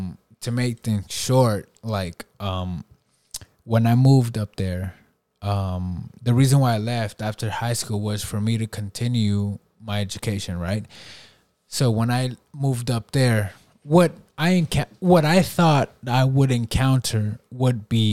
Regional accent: California, United States; And as a Hispanic, as a Latin American, growing up in the West Coast, California, that does a lot of things to you, right?

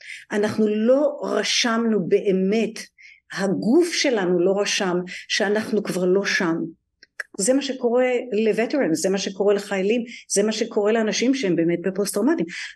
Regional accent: Tel Aviv, Tel Aviv District, Israel; אני במקור מתל אביב, מהדר יוסף, שזה שכונה צפונית לתל אביב.

